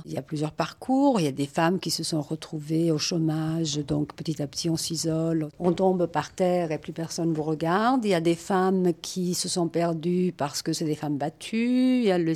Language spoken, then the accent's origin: French; Italy; French is a second language; now in Paris, France; Moi, je ne suis pas française, je le suis maintenant parce que j'ai demandé ma nationalité française, mais je suis italienne